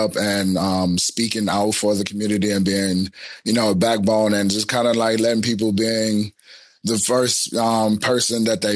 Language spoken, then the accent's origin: English; Houston, Texas, United States; I'm calling from Houston, Texas, where I'm from. Out here in the USA